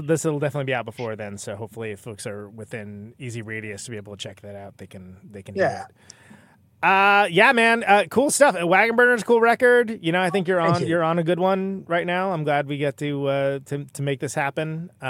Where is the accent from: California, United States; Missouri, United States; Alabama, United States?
California, United States; Oakland; now in Milwaukee, United States; I mean, I feel like I live in Milwaukee, but I'm from Oakland, California.